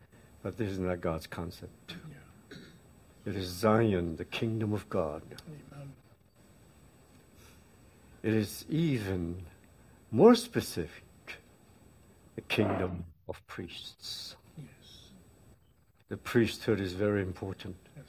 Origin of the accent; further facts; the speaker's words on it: Philippines; although we are Chinese, I'm Chinese from the Philippines